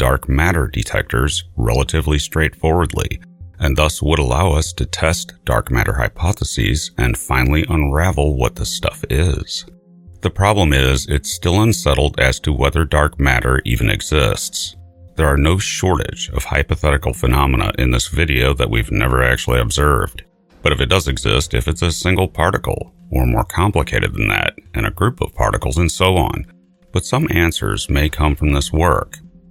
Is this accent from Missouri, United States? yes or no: yes; St. Louis, Missouri, United States; Bhupal Dev and colleagues at Washington University in St. Louis, my hometown